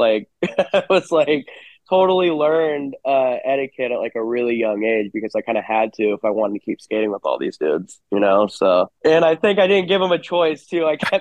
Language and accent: English; Hermosa Beach, California, United States; So we grew up in Hermosa Beach, and my dad never really my family never really pushed it on me too much.